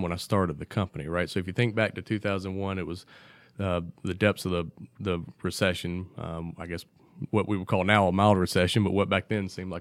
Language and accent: English; Georgia, United States; growing up in Northwest Georgia and being in the carpet industry